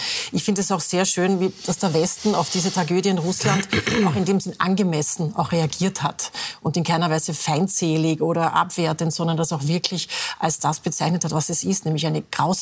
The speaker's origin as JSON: {"language": "German", "country": "Austria", "said": "Ich habe mich nur immer gefragt, was bei uns in Österreich wirklich bedeutet"}